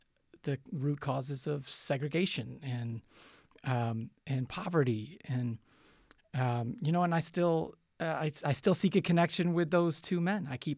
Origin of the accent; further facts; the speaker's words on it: Kenmore, New York, United States; also born or lived in Buffalo; You know, I'm a fourth generation Buffalonian. I was raised in Kenmore because of no residency requirement. I'm a son of a firefighter, Buffalo firefighter, but born here, raised nearby